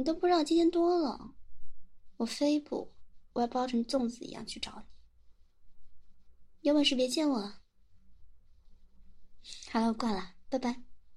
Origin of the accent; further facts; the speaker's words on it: Guangxi, China; 作为一个广西人，我告诉你啊，螺蛳粉可是很香的。我还是去外省读书的时候，听外省的人说螺蛳粉臭，才知道在他们眼里螺蛳粉是臭的。在我们广西来说，从小到大闻的都觉得是香的。